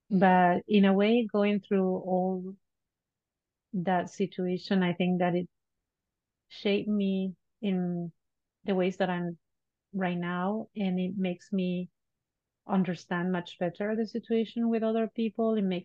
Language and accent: English; Bahía Blanca, Buenos Aires Province, Argentina; born there; English is a second language; I wasn't born in Buenos Aires, which is the capital. I was born in Bahía Blanca. That city is called the door to the Patagonia, right?